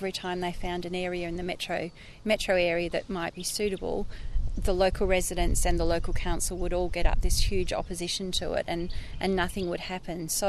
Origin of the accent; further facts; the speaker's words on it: Fremantle, Western Australia, Australia; I was born in Fremantle and grew up there. So my dad went to school in Claremont.